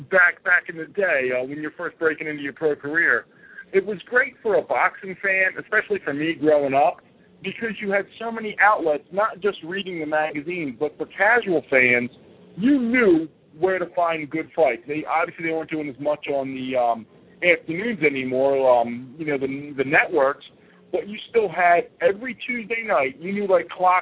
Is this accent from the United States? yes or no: yes; Philadelphia, Pennsylvania, United States; so I am a native Philadelphian guy. I grew up, born and bred in Philadelphia. I trained in Philadelphia while I was fighting for a lot of years.